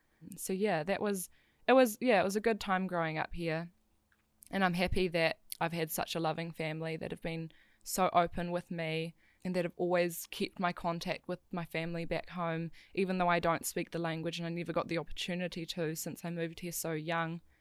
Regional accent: New Zealand; also born or lived in Tajikistan; being adopted, growing up in New Zealand, there is always still that part of you that, you know, it's, I knew I'm not from here and I knew that I had family back home.

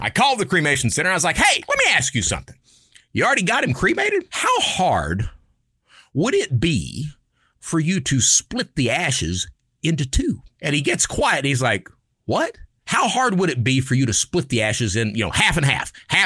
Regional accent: Kentucky, United States; no, I'm from Kentucky. I am. I'm from Kentucky.

